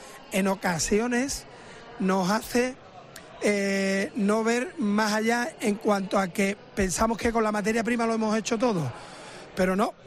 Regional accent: La Palma del Condado, Andalusia, Spain; Soy de La Palma y, hombre, cuando estamos aquí en Huelva, pues fomentamos un poquito nuestro orgullo onubense, ¿no? Y en mi caso también palmerino.

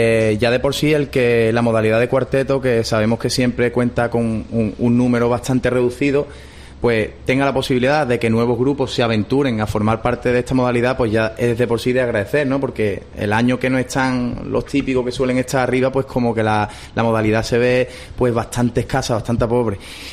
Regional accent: El Puerto de Santa María, Andalusia, Spain; Mi ciudad natal. Hoy me muevo de los estudios de Copa en Cádiz para venirme al Puerto Santa María.

